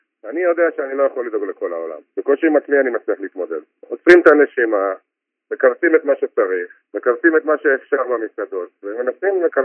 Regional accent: Jerusalem, Jerusalem District, Israel; אנחנו חולים על במיה, אנחנו ירושלמים

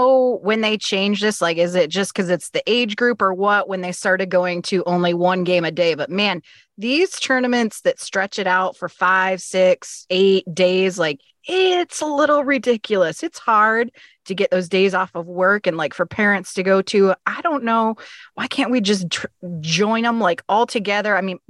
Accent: Midwest, United States; And we're from the Midwest, so we do it by time, the distance.

